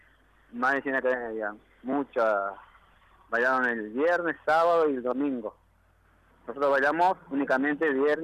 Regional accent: Brinkman, Córdoba, Argentina; No, que somos 8 de Brinkman y 2 de Colonia Brinkman.

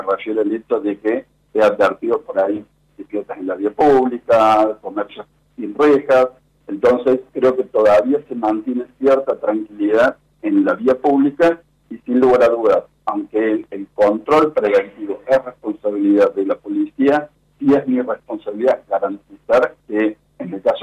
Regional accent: Córdoba, Argentina; Yo soy oriundo de Córdoba Capital.

